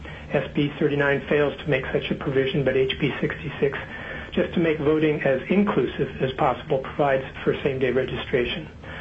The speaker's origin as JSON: {"language": "English", "town": "Sitka", "region": "Alaska", "country": "United States", "said": "I'm from Sitka, and I'm testifying on my own behalf."}